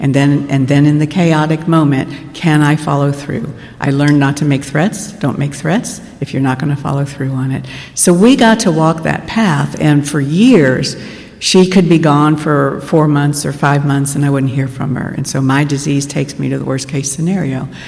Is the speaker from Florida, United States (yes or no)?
yes; Miami, Florida, United States; moved away as an adult; I grew up in Miami, and when we left Miami, I did not tell her birth father where we were going.